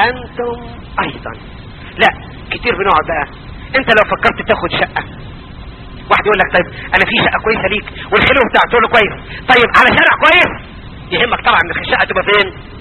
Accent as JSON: {"language": "Arabic", "region": "Upper Egypt", "country": "Egypt", "said": "زمان كان عندنا في الصعيد"}